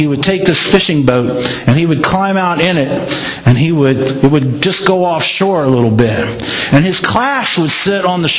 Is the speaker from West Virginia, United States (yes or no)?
yes; West Virginia, United States; I grew up in West Virginia, and we used to go camping. And a couple of the campsites were in the rural part of the state, really rural part of the state.